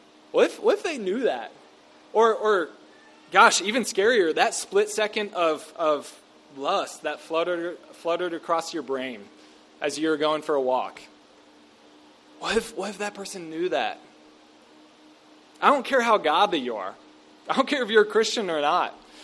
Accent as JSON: {"language": "English", "region": "Bible Belt", "country": "United States", "said": "We live in the United States. I came from the Bible Belt. I mean, this is kind of the air that we grew up breathing in a lot of ways."}